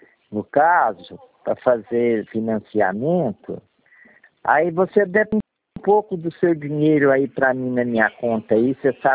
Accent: Minas Gerais, Brazil; Eu sou trembão, hein? Eu sou de Minas Gerais, tô aqui no Sítiozinho e Deus.

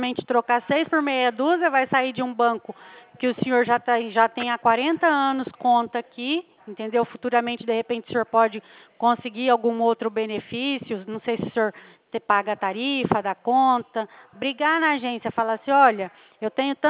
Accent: Presidente Prudente, São Paulo, Brazil; Eu sou aqui de Presidente Prudente

